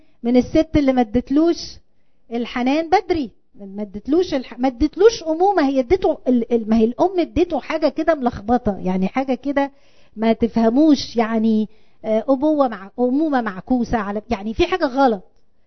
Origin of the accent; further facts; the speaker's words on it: Egypt; عندنا في مصر كتير كده، كتير كده، وفي كل المستويات، وفي الأحياء البسيطة والأحياء العالية.